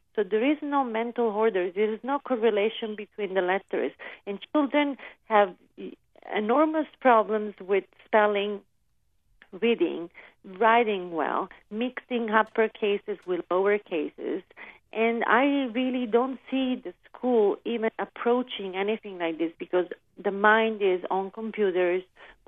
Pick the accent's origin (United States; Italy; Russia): Italy; See, I am from Italy. So when we start school in Italy, right away in first grade, everybody will learn cursive